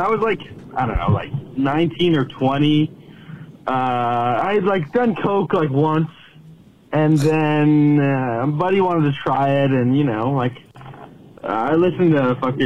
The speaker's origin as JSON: {"language": "English", "town": "Toronto", "region": "Ontario", "country": "Canada", "said": "Okay. I'm from Toronto. I'm 24."}